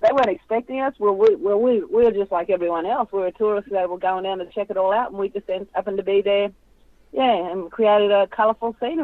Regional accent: Moree, New South Wales, Australia; I'm from the Gomeroi people. I'm from Moree, Northwest New South.

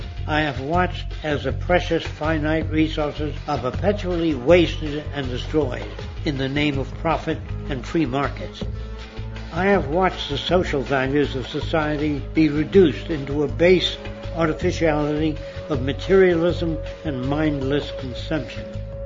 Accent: New York City, New York, United States; When I was a young man growing up in New York City, I refused to pledge allegiance to the flag.

